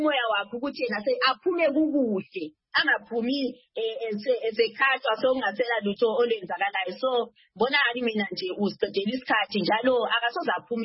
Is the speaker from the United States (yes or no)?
no; Nigeria; now in South Africa; I'm a Nigerian